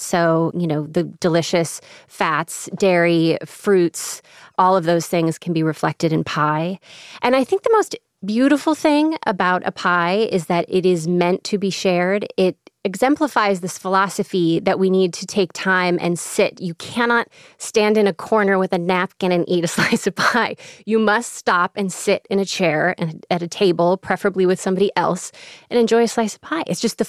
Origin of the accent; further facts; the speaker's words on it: Illinois, United States; accent: Chicago; kalaki, which is my very Chicago accent way of pronouncing that.